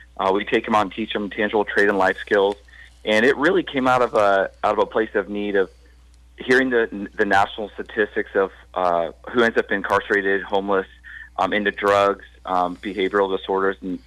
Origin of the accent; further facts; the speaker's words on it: Dallas, Oregon, United States; moved away; I actually live in Texas, just south of Fort Worth, Texas. But I was born and raised in Dallas, Oregon. So Salem was my old stomping ground.